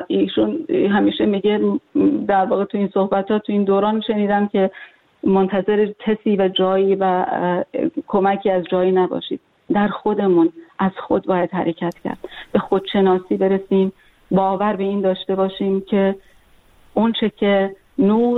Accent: Iran; moved away; من خودم در واقع یکی از اون کسانی هستم که طور تمام این تاریخی که خارج از ایران هستم به ایران برنگشتم

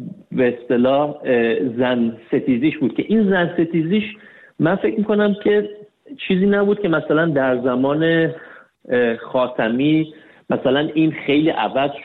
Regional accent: Iran; آدم نمیتونه تو ایران بزرگ شده باشه در شرایطی که ما بزرگ شدیم. من متولد 1360 هم، یعنی من با توی جنگ بزرگ شدم

